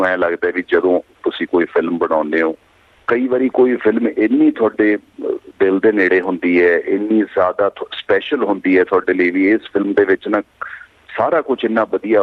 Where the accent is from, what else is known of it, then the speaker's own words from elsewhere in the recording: Punjab, India; also born or lived in Uttar Pradesh; now in Mumbai, India; ਮੈਂ ਪੜ੍ਹਦਾ ਸੀ ਪੰਜਾਬ ਦੇ ਵਿੱਚ, ਮੈਂ ਜੰਮਿਆ ਸੀ UP 'ਚ, ਅਤੇ ਮੈਂ ਆਪਣੀ ਸਕੂਲਿੰਗ ਅਤੇ ਕਾਲਜ ਸਾਰਾ ਕੁਛ ਜਿਹੜਾ ਹੈਗਾ ਜੀ ਪੰਜਾਬ ਤੋਂ ਕੀਤਾ, ਪਟਿਆਲੇ ਤੋਂ, ਚੰਡੀਗੜ੍ਹ ਤੋਂ, ਨਾਭੇ ਤੋਂ